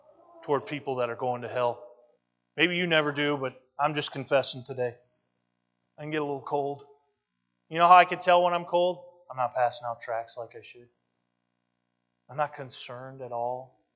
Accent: Westfield, Massachusetts, United States; I grew up in Westfield, Massachusetts. That's where I met this young lady.

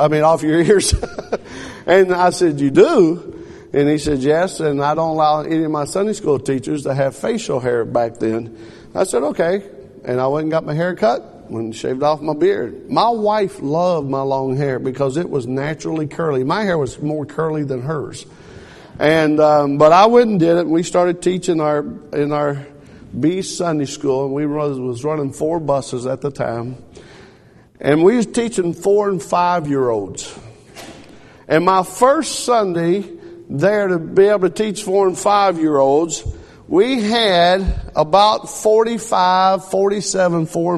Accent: Kentucky, United States; moved away as an adult; now in Saginaw, United States; And you got to remember, I'm from Kentucky. I've never seen frozen lakes before, folks.

